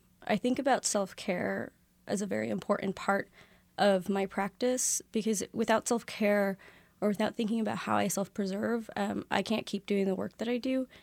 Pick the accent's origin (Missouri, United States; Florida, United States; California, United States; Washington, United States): Florida, United States; Miami; I'm originally from Miami, Florida. I am first-generation American. My family's from Peru. I went to art school in Chicago, went to grad school at NYU.